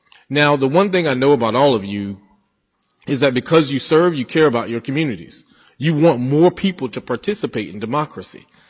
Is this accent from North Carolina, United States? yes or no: yes; North Carolina, United States; I'm a child that has a May birthday. I grew up in North Carolina having May primaries.